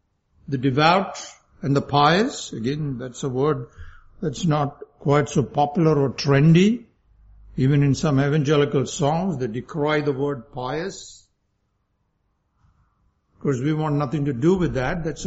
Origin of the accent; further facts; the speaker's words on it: India; as I grew up in India, you hear this all the time.